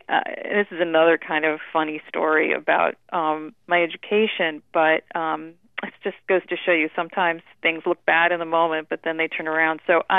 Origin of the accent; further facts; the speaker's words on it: Connecticut, United States; We grew up in Connecticut. There weren't a whole lot of Armenians around.